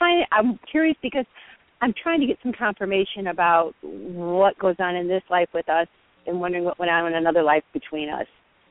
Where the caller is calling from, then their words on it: Lansing, Michigan, United States; I'm calling from Lansing, Michigan.